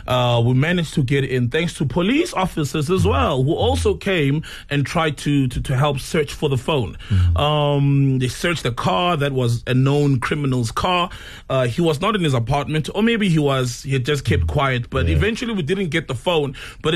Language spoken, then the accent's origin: English; South Africa; find things to celebrate about being South African and about the country.